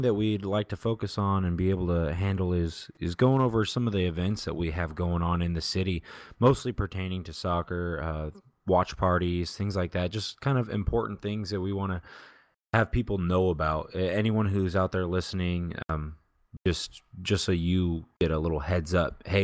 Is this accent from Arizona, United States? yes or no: no; California, United States; now in Oklahoma City, United States; Well, born and raised in California, came here for school, here to Oklahoma City, stayed because I love it.